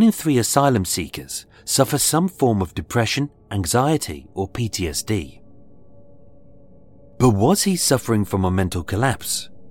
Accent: United Kingdom; And everyone's expectations were so low, as A, we're British

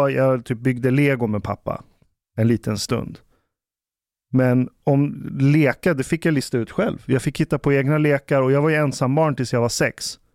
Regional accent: Ekerö, Stockholm County, Sweden; där jag växte upp på Ekerö, när jag var med kidsen därifrån, där alla var etniska svenskar.

